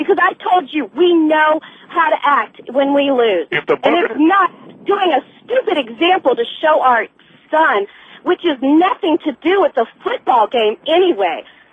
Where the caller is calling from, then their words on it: Tampa, Florida, United States; Yes, I'm calling from Tampa, Florida, and I am a huge Buccaneer fan.